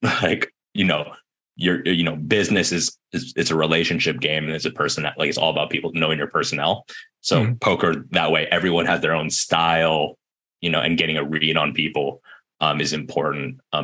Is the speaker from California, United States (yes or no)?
yes; Berkeley, California, United States; now in San Francisco, United States; So I was actually born and raised in Berkeley, and all of my education in Berkeley too.